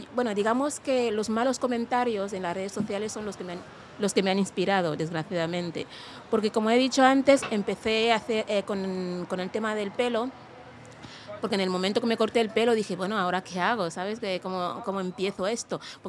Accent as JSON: {"language": "Spanish", "country": "Equatorial Guinea", "also_born_or_lived": "Africa", "second_language": "Spanish", "said": "yo soy una mujer guineana de la etnia Fang y esa es mi cultura. También hablo de otras culturas de los países africanos, porque yo crecí en 3 países diferentes de África, incluido el mío."}